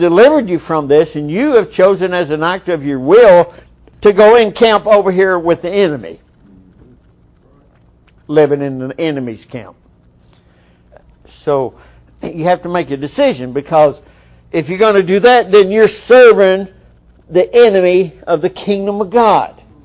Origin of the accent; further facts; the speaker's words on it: Kentucky, United States; I remember when I was growing up in Kentucky, there was a saying, well, I reckon them people are going to come by today